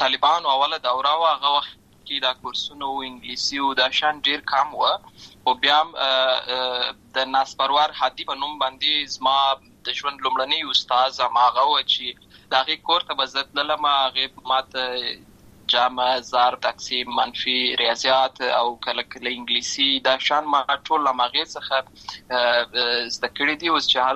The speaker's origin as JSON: {"language": "Pashto", "town": "Lashkar Gah", "region": "Helmand", "country": "Afghanistan", "tie": "born or raised there", "said": "زه په اصل کې د ورزګان ولایت یم، اما زه په هلمند ولایت لشکرګاه کې پیدا شوی یم،"}